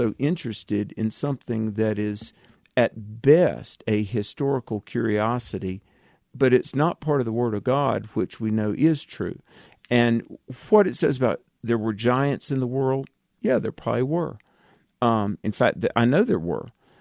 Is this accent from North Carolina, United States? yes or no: yes; North Carolina, United States; I'm from North Carolina where we have a thing called barbecue.